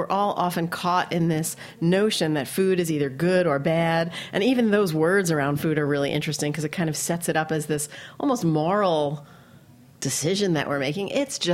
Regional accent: New York City, New York, United States; I grew up in New York City, so in Queens, where there's just like every cultural, you know, influence of food.

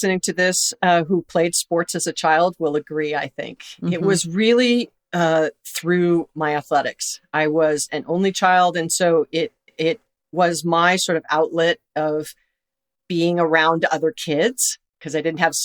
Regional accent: Hawaii, United States; Well, I was blessed to have been born and raised in Hawaii, which I am, 54 years old. So you can imagine being a kid traveling to the mainland and saying you're from Hawaii

